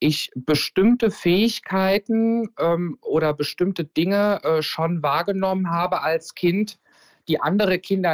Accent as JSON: {"language": "German", "region": "Hesse", "country": "Germany", "tie": "born or raised there", "said": "Also ich bin ganz wunderbar auf dem Land aufgewachsen tatsächlich, und zwar in dem wunderbaren Lahn-Dill-Kreis. Das ist das Dreiländereck in Hessen, und bin bei meiner Mama und bei meinen Großeltern aufgewachsen"}